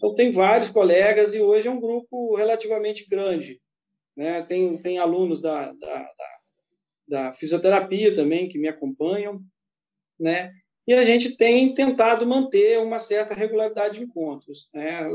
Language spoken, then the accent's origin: Portuguese; Viçosa, Minas Gerais, Brazil; Eu sou natural de Viçosa.